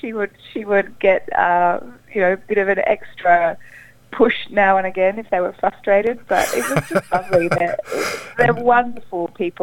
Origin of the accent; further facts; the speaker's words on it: Broome, Western Australia, Australia; But I grew up in Broome